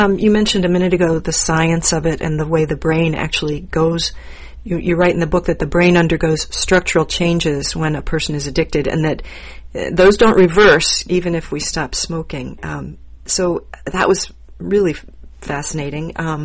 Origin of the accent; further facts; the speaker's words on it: Columbus, Ohio, United States; But I grew up near Columbus. I went to high school in Columbus